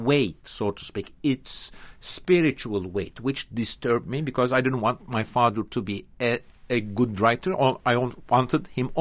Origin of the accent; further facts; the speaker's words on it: Istanbul, Turkey; English is a second language; now in New York, United States; My hometown is, of course, Istanbul, where I spent almost more than 50 years. But that New York is my second hometown